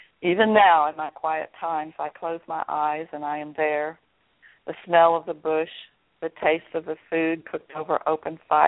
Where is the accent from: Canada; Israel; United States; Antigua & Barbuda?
United States; I was born and educated in the United States.